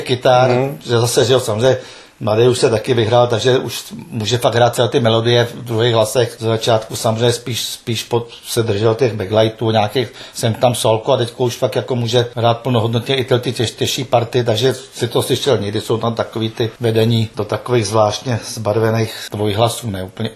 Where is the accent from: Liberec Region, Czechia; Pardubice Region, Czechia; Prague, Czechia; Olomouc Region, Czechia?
Prague, Czechia; já jsem původem z Prahy, ale prostě bydlím už pár let tady na Dalekopisku v Třebkově.